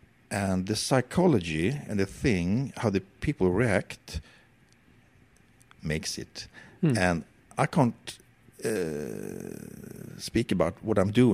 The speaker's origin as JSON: {"language": "English", "country": "Sweden", "tie": "born or raised there", "second_language": "English", "said": "Because the student in my hometown, and perhaps not just in Sweden, when they have some kind of graduation, they have a big overall"}